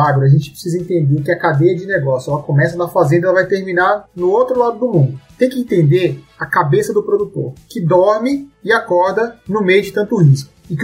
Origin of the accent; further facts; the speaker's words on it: Cuiabá, Mato Grosso, Brazil; Eu venho de uma região de Mato Grosso, de Cuiabá, a gente começou lá, e a gente enxerga, eu vi tudo isso crescer, meu pai participou ativamente de tudo isso, né?